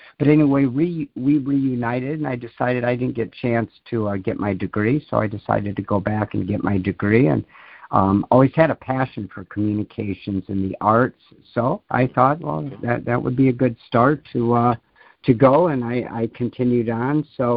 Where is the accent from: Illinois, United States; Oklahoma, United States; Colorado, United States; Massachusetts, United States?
Illinois, United States; Rockford; She coordinated a lot of ballet where I grew up in Rockford, Illinois.